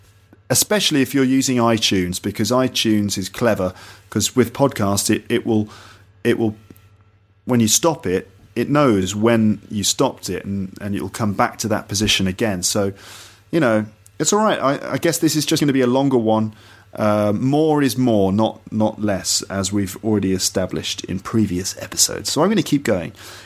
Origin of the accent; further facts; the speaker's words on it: England, United Kingdom; Maybe that's just the way that they come across to me as an English person.